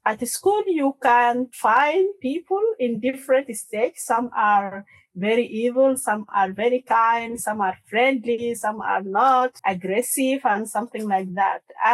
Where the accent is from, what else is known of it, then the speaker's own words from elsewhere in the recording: South Sudan; English is a second language; moved away as an adult; also born or lived in Sudan; now in Germany; I am a writer from South Sudan, and I have been all my life in Sudan. I just came to Germany in 2022.